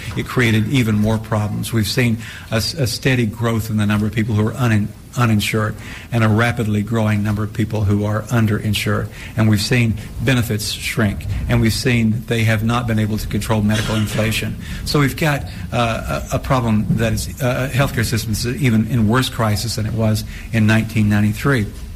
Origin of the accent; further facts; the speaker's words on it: Tennessee, United States; I am from East Tennessee, a very rural part of the state and a very Republican conservative part of the state in the very northeastern part of Tennessee.